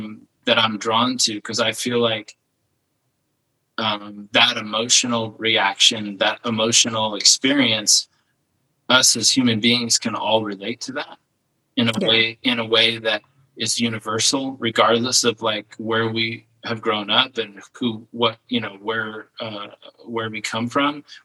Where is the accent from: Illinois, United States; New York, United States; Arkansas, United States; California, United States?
California, United States; my takeaway from growing up in the East Bay was being adaptable